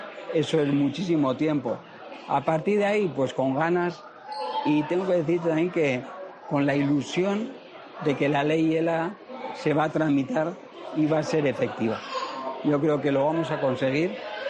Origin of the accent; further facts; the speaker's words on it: Navarre, Spain; El equipo de mi tierra, ¿no?, y el equipo que me dio la posibilidad de entrenar en primera división.